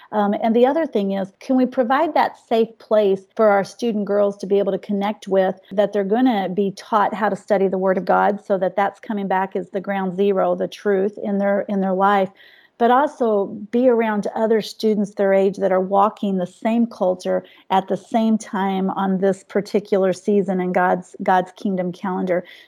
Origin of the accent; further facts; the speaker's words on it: Kentucky, United States; accent: Eastern Kentucky; I'm trying to watch the way I say that so that my Eastern Kentucky accent doesn't play out.